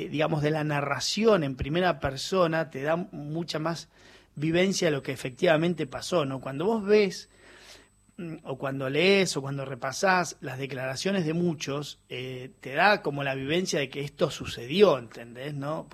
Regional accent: La Pampa, Argentina; Yo soy de La Pampa, un poco gente, familia de laburo de La Pampa

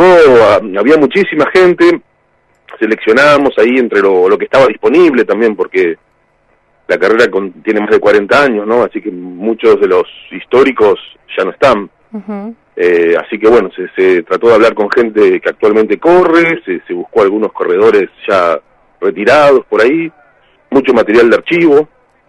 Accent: Tierra del Fuego, Argentina; para los que somos fueguinos, es muy difícil no tener un amigo chileno, casi imposible.

